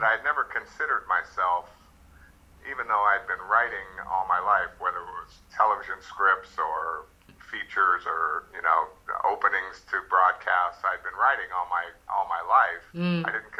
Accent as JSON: {"language": "English", "town": "Reno", "region": "Nevada", "country": "United States", "tie": "born or raised there", "said": "when I was a 16-year-old kid growing up in Reno, Nevada."}